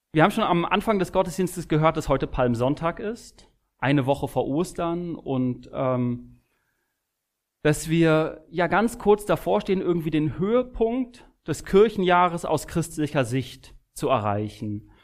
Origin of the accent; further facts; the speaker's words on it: Berlin, Germany; ich bin in Berlin geboren, bin gebürtiger Kreuzberger